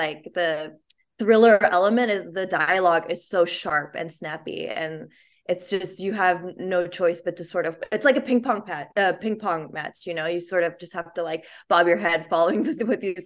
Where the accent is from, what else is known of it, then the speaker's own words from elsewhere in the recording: San Diego, California, United States; also born or lived in Kabul, Afghanistan / Germany; So I was born in Kabul, and I was there until I was about two, and then we spent some time in Germany, and ultimately we ended up in San Diego, California. So that's where I grew up most of my life.